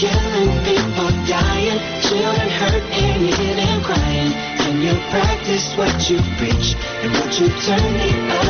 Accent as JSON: {"language": "Persian", "country": "Iran", "said": "با افتخار به دانش آموزان گفتم من ایرانیم،"}